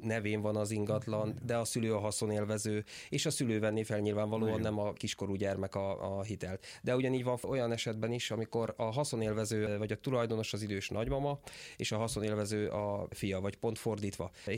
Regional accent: Kalocsa, Bács-Kiskun, Hungary; born or raised there; moved away as an adult; now in Budapest, Hungary

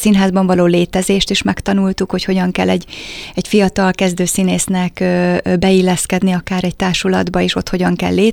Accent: Kaposvár, Somogy, Hungary; Az útnak az eleje a nulladik kilométer kő, talán így lehet mondani, a Kaposvár. Ott születtem, kaposvári születésű vagyok

